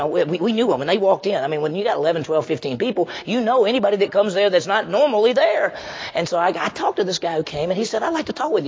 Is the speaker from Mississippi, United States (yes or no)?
yes; Vicksburg, Mississippi, United States; And my hometown got second place. But anyway, I was living in Vicksburg